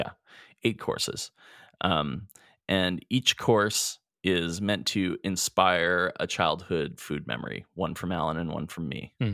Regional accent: Edmonton, Alberta, Canada; We're two chefs from Edmonton, Alberta, Canada.

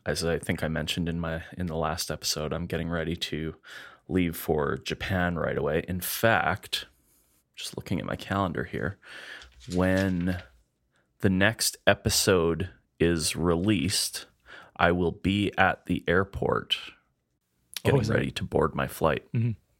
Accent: Edmonton, Alberta, Canada; We're two chefs from Edmonton, Alberta, Canada.

